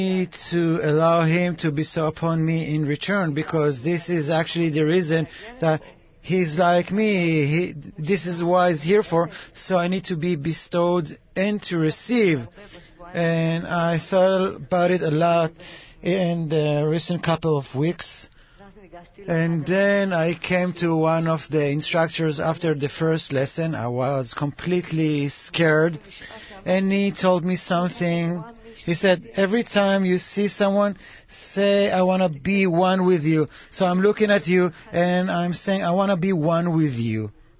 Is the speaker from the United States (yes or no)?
no; Holon, Tel Aviv District, Israel; English is a second language; I'm from Chulon. And I'm very excited being here.